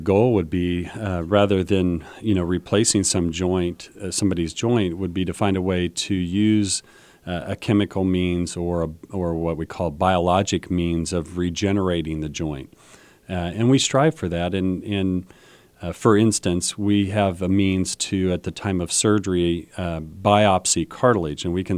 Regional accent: Ellsworth, Kansas, United States; I grew up in Kansas. I'm from Ellsworth, Kansas originally.

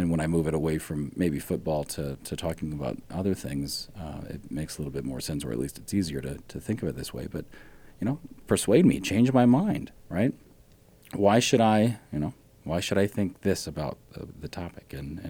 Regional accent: Ohio, United States; I grew up in Southern Ohio, and so I had to break with my family's allegiance to the Cincinnati Reds

